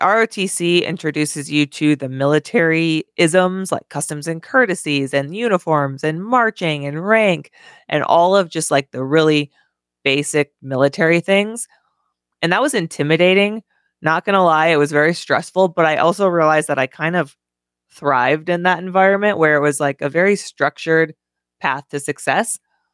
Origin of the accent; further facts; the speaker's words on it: Medford, Wisconsin, United States; because I grew up in Medford, Wisconsin, which is only like 2 hours away.